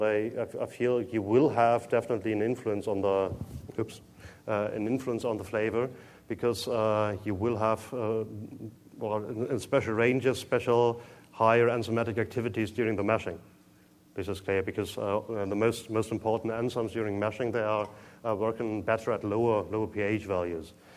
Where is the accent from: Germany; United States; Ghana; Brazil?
Germany; I'm from Germany, and normally in Germany we have the tendency for over-engineering.